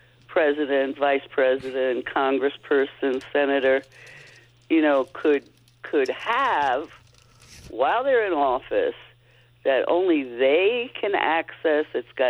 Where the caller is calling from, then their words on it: Seward, New York, United States; I told them. I'm from Seward, New York.